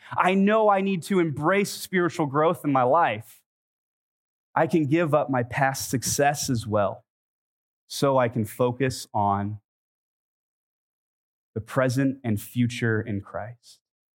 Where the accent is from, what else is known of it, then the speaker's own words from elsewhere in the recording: Los Angeles, California, United States; I'm from California, by the way, so I'm not like, I am from LA.